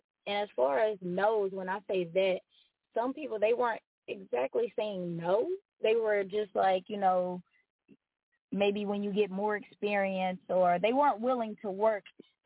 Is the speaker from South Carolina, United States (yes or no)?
yes; Anderson, South Carolina, United States; I was born and raised in Anderson, South Carolina.